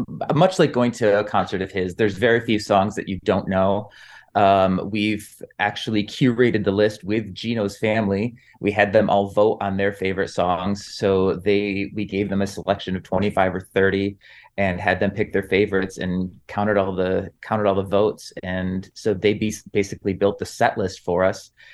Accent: Michigan, United States; I was able to see it in 2019 and in my hometown in Michigan.

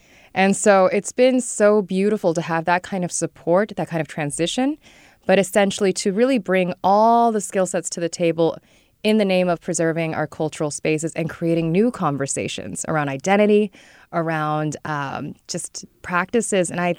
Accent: Sacramento, California, United States; I was born and raised in Sacramento. I went to Washington Elementary School.

